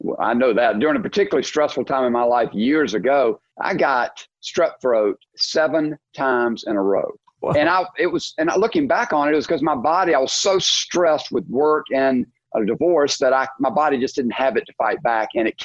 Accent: the South, United States; You know, I was raised in the South, and everybody in the South, predominantly everybody in the South, is raised going to church.

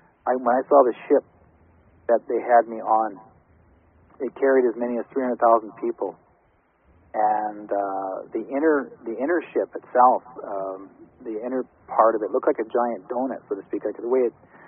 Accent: Brandon, Manitoba, Canada; I'm actually Ojibwe, Métis. I'm originally from Brandon, Manitoba, in Canada.

